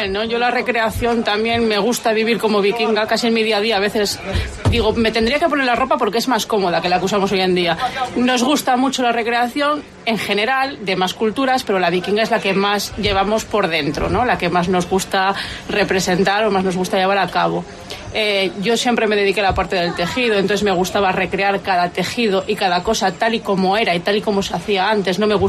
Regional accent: San Sadurniño, Galicia, Spain; Sí, somos de San Sadurniño el grupo.

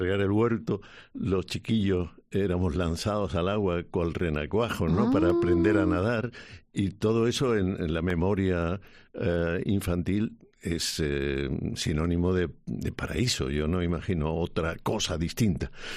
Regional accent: Spain; moved away as an adult; also born or lived in Geneva; yo quería estar vivo, activo y contribuir a que en mi país hubiera libertades, ¿no? Entonces, pues me fui a un entorno donde había muchísimos españoles, que era la ciudad de Ginebra

